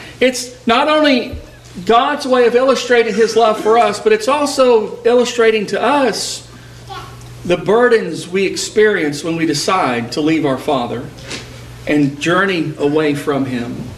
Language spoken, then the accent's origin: English; Texas, United States; I grew up in Texas, and I remember, because we grew up in the country, but it was very flat where we lived.